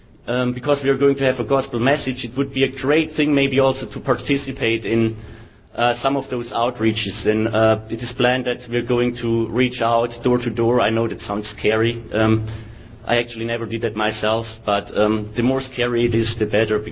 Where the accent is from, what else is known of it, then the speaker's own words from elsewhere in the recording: Texas, United States; accent: Texan; He was referring to my Texan accent, as you can hear. It's actually pretty southern.